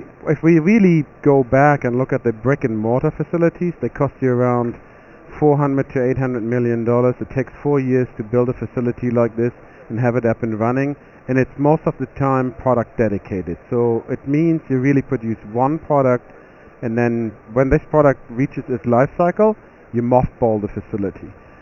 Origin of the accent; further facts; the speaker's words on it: Hamburg, Germany; English is a second language; moved away as an adult; now in United States; Well, I'm a bioengineer from Germany, Hamburg, Germany. Moved to the U.S. in 2002.